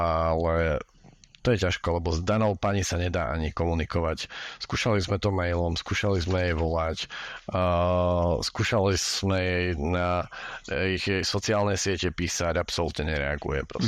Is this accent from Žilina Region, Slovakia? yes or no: no; Košice, Košice Region, Slovakia; z môjho rodného mesta, z Košic